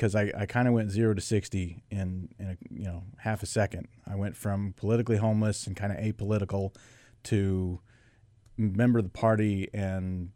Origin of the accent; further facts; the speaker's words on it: Pendleton, Oregon, United States; I grew up in Pendleton.